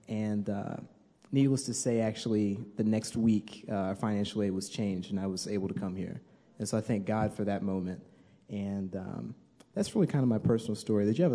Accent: Birmingham, Alabama, United States; I'm actually from Birmingham, Alabama, as Dean Lewis said. So for me, I automatically knew sophomore year I'm absolutely not going to college in Alabama.

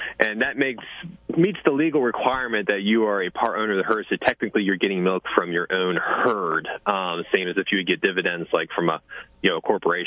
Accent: Maryland, United States; moved away; I grew up in Maryland, left Maryland in 2007, went to Polyface Farms, and was an apprentice there.

